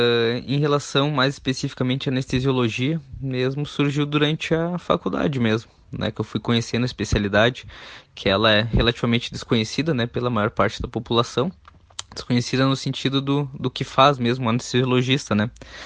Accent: Passo Fundo, Rio Grande do Sul, Brazil; Sou natural de Passo Fundo, fiz o curso de medicina na Universidade de Passo Fundo e minha residência médica no município de Tubarão

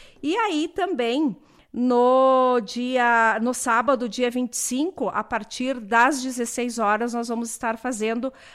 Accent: Capão Bonito do Sul, Rio Grande do Sul, Brazil; Nós que nascemos e se criamos em Capão Bonito

